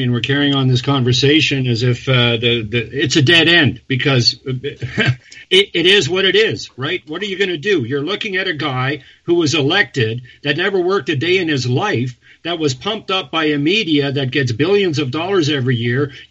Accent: Canada; I feel so good that I'm a Canadian.

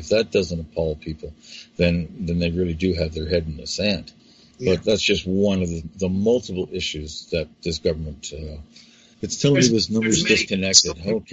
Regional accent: Canada; I am Canadian. I'm Canadian.

